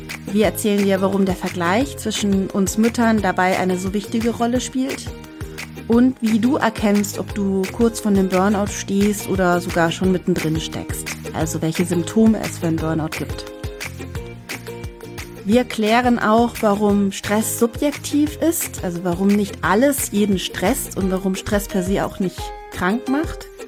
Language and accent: German; West Germany, Germany; ich bin in Westdeutschland groß geworden